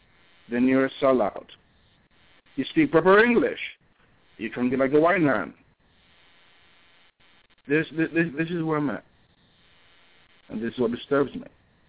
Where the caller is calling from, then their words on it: New York, United States; from New York.